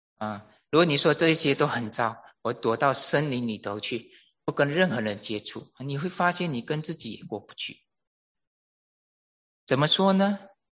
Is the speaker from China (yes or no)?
no; Malaysia; 我可以讲因为我马来西亚来的，我是局外人